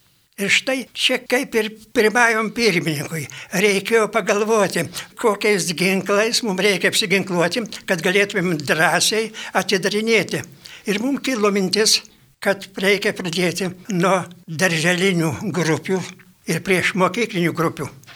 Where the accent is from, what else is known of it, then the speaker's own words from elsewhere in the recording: Samogitia, Lithuania; aš esu lietuvis iš Žemaitijos, nemoku rusų kalbos ir todėl galiu rašyti tik lietuviškai.